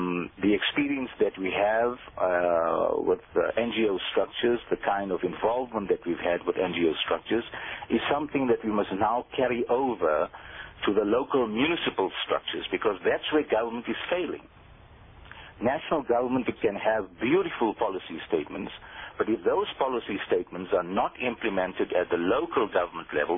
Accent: South Africa; And we as South African Muslims, we are spread across the country, and we need to take a greater level of involvement at local government level.

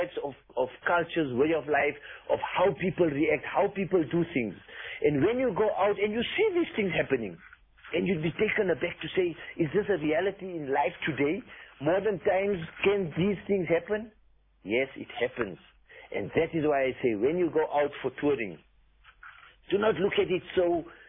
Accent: South Africa; We, as Indians, we come from South Africa

